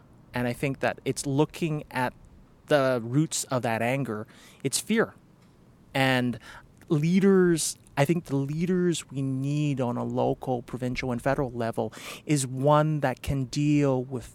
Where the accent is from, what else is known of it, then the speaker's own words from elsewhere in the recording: Canada; being Canadian